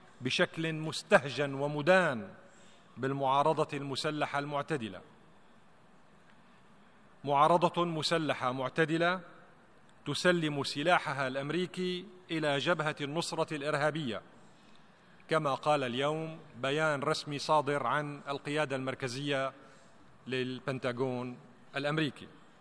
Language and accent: Arabic; Syria; وتعاني بلادي سوريا التي تقع في قلب هذه المنطقة